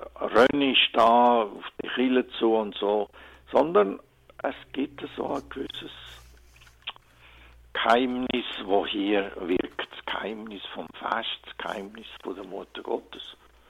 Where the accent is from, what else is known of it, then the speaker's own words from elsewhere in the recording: Mels, St. Gallen, Switzerland; aufgewachsen bin ich in den Weinberg von Heiligkreuz am Gunzen und auf der Sonnenseite vom Elz, von dem stattlichen Dorf Melz, mit einem gewissen, auch traditionellen Katholizismus noch, mit einem Kapuzinerkloster.